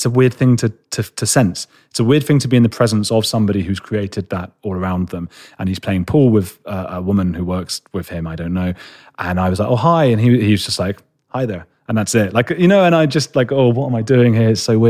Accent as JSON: {"language": "English", "region": "London", "country": "United Kingdom", "said": "I'm a boy from London, you know, like from a city."}